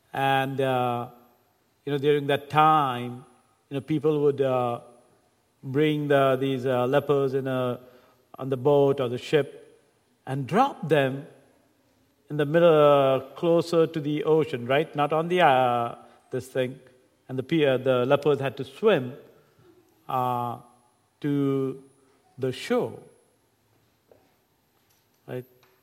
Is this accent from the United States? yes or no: no; India; moved away; You know, I grew up in India, and when I lived there, we would see, especially when I was, you know, these days I don't see that much, but about 30, 35 years ago